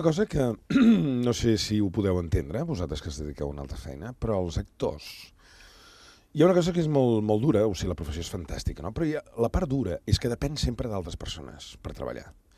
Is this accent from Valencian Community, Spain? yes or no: no; Sabadell, Catalonia, Spain; jo soc fill de Sabadell